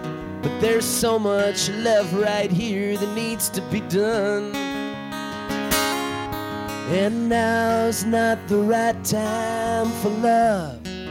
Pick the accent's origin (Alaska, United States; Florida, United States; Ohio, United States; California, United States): California, United States; San Diego; I came here from Boston, but I'm from San Diego, and it's a pleasure to be here.